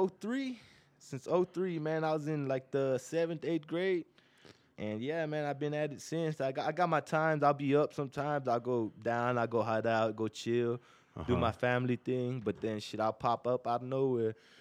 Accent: San Antonio, Texas, United States; I'm from San Antonio, Texas, man. Born and raised.

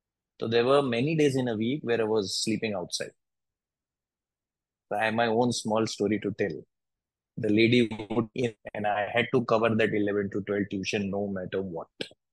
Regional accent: Nagpur, Maharashtra, India; And I took a call to come back to Nagpur, my hometown, and start as a financial planner

